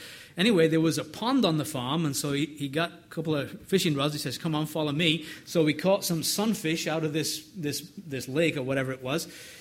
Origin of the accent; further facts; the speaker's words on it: United Kingdom; I'm English, she's Irish, I'm a city boy